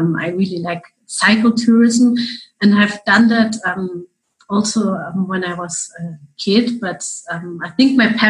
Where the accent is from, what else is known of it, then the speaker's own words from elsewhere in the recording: Germany; moved away as an adult; now in Chile; I'm originally from Germany. And in 2005, I came to Chile for an intern change, to stay a bit, do some holiday, learn Spanish.